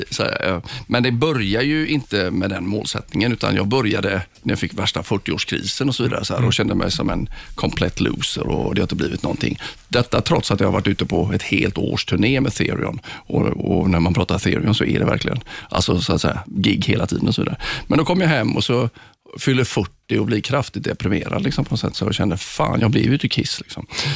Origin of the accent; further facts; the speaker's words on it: Sweden; jag är ju inte så känd i Sverige just liksom, även om jag är svensk.